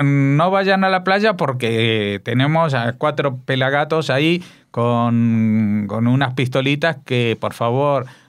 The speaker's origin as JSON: {"language": "Spanish", "country": "Spain", "said": "Siempre hablamos de lo esperpénticos que somos los españoles."}